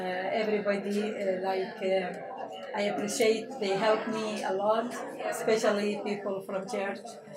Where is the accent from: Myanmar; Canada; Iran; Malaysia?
Iran; English is a second language; now in United States; I came from Iran, and today after 47 years, fortunately I became American.